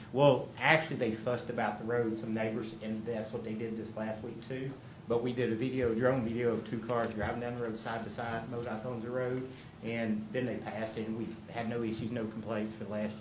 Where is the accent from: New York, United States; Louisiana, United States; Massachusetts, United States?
Louisiana, United States; I don't know all the streets because I am from Louisiana, to be honest with you.